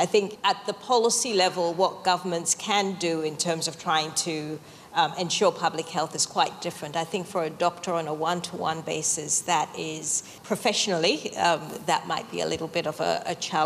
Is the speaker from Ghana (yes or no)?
yes; Ghana; I'm from Ghana originally